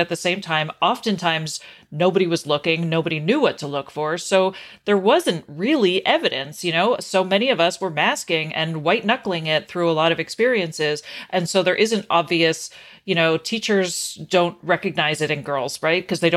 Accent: Canada; I'm lucky I was raised in Canada

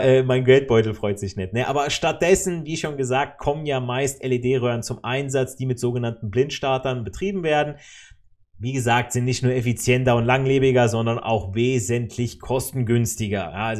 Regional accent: Hesse, Germany; Ich als Hesse und Wahlpfälzer erlaube mir jetzt mal, einen solchen Witz auch zu machen.

